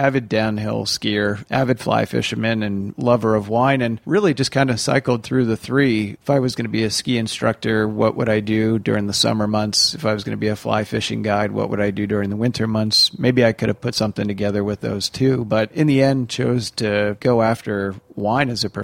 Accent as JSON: {"language": "English", "region": "Delaware", "country": "United States", "tie": "born or raised there", "also_born_or_lived": "Maryland", "said": "But in Delaware and Maryland is where I was born and raised."}